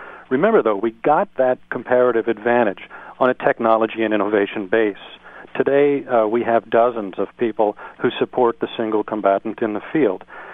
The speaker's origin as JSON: {"language": "English", "region": "Montana", "country": "United States", "said": "I'm a boy from Montana, reminds me of the first time I went to New York"}